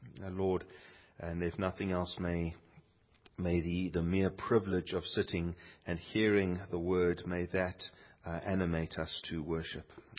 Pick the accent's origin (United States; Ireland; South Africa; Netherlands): South Africa; born there; I actually hold dual nationality. I am both a South African citizen by birth and a British citizen by virtue of my parents.